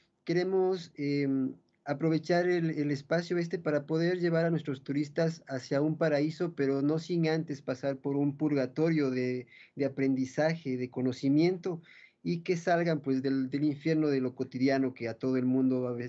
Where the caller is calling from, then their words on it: San Pedro de Huaca, Carchi, Ecuador; nosotros estamos ubicados en el cantón San Pedro de Huaca, en la provincia del Carchi. Es la provincia fronteriza con Colombia, a 4 horas de Quito.